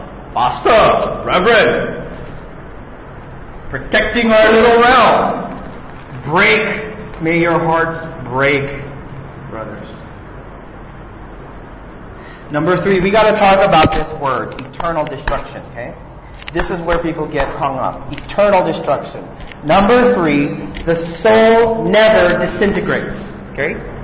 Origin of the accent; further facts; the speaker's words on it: Goa, India; English is a second language; I'm from Goa, we go to the beach, man, and it's fun.